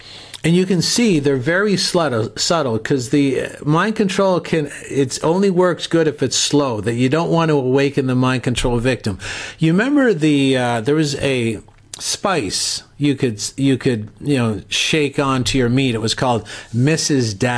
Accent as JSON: {"language": "English", "country": "Canada", "said": "I'm Canadian"}